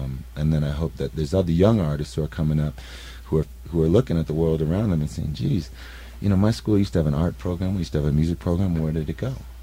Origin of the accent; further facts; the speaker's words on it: Davis, California, United States; also born or lived in Oakland / San Francisco; It was in California. I was born in Oakland. I grew up mostly in Davis, California, and I moved to San Francisco in 1984.